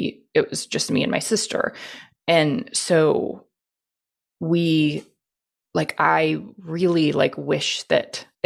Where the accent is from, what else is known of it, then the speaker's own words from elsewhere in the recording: Houston, Texas, United States; So I was born and raised in Houston, and my family